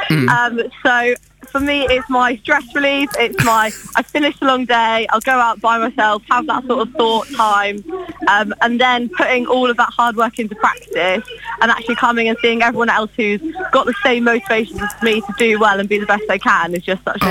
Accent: Southsea, South East England, United Kingdom; No, I'm from Southsea, so I've never sort of run around this area before.

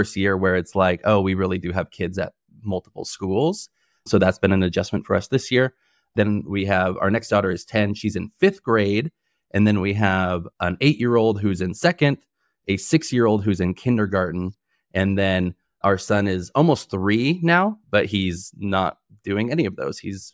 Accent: California, United States; I'm from the Bay Area, so it was kind of like moving from one home to another.

